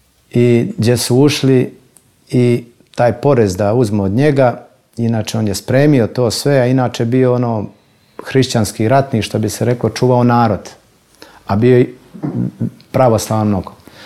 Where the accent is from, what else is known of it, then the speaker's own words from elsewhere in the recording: Montenegro; born there; ja jesam rođen u Crnoj Gori, ja volim Crnu Goru. Jeste ta Crna Gora mala, ali je puna blagodati.